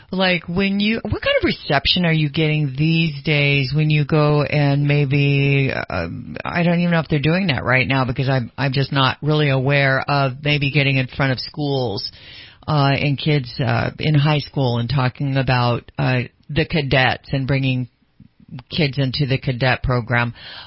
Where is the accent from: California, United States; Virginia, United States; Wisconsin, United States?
California, United States; Sacramento; Anyway, that's great stuff because I grew up in Sacramento.